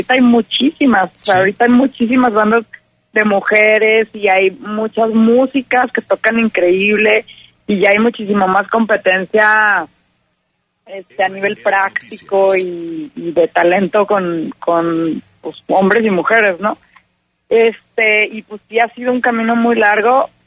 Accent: Mexico; no creo que los mexicanos debamos de etiquetar la música tan severamente, porque como mexicanos y como mestizos, pues somos una mezcla de todo, ¿no?

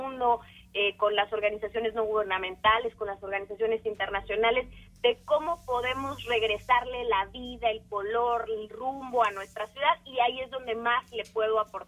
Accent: Mexico; lo único que sabemos hacer como mexicanos es salir adelante

